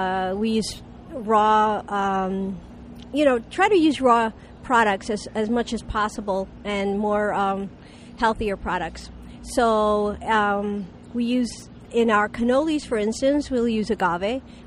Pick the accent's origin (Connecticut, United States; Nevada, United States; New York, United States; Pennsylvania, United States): Pennsylvania, United States; Nazareth; I'm the owner of Patches of Star Dairy. I come from Nazareth, Pennsylvania